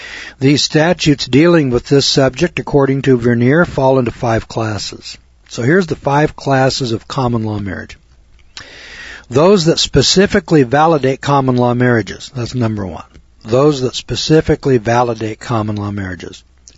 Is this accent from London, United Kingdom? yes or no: no; Scotland, United Kingdom; But, you know, sitting over here as a Scotsman, I'm saying, what in the hell are we over there fighting with them Arabs for?